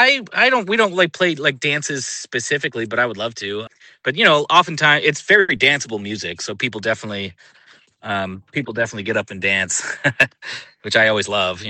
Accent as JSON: {"language": "English", "town": "Gardiner", "region": "Maine", "country": "United States", "tie": "born or raised there", "said": "Yeah, so I grew up here in Maine. I'm from Gardner, Maine originally. I grew up in a pretty big family."}